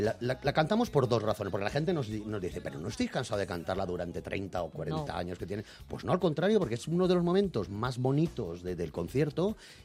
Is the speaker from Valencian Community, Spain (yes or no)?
yes; Valencian Community, Spain; también es cierto que soy valenciano y me gusta mi tierra